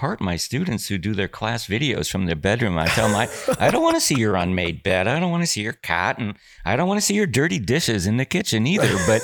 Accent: Chicago, Illinois, United States; growing up in Chicago, I never would have thought of sending money to Steve Dahl

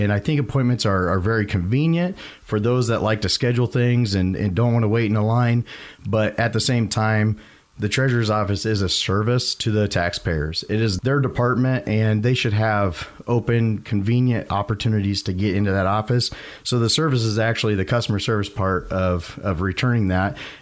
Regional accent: Iowa, United States; I grew up here in Dallas County. I'm an ADM graduate.

